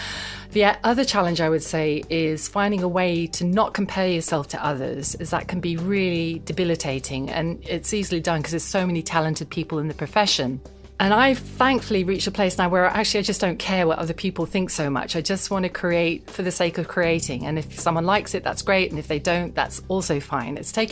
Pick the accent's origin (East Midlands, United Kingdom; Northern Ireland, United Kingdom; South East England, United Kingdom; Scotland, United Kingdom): South East England, United Kingdom; Slough; now in London, United Kingdom; I'm a pianist, composer, and arranger. And I live in North London, but I'm originally from Slough, and I'm the child of Indian immigrant parents.